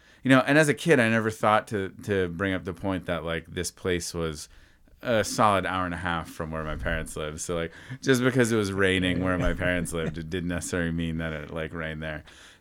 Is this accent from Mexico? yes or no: no; New Hampshire, United States; My parents, when I grew up in New Hampshire, there was this place called the York Wild Animal Kingdom in Maine.